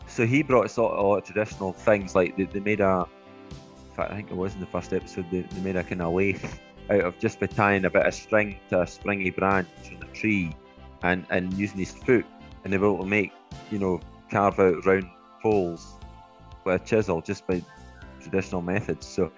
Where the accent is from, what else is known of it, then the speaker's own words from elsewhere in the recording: Perth, Scotland, United Kingdom; and Perth, of course, they're finishing up my hometown.